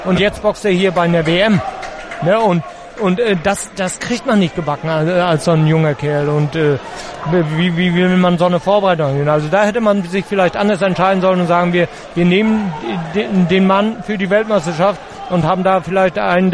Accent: Northern Germany, Germany; Dazu liebe ich auch meine Heimat viel zu sehr. Ne? Und wir sind im hohen Norden und die Norddeutschen, die sind schon ein bisschen heimatverbunden.

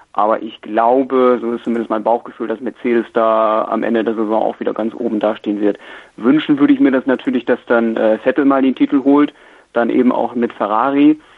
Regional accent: Jever, Lower Saxony, Germany; komme aus Jever, also Nordsee sozusagen, so die Ecke.

